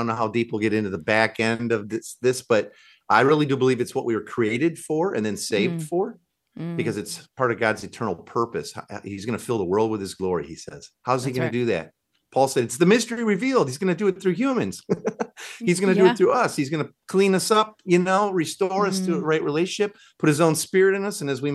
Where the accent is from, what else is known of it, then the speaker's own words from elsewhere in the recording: Chicago, Illinois, United States; now in Seattle, United States; And we're from Chicago area originally. We live out in Seattle area now